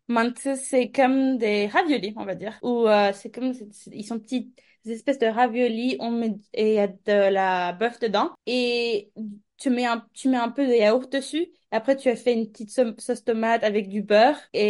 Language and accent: French; Ankara, Turkey; French is a second language; Je sais que je suis de Ankara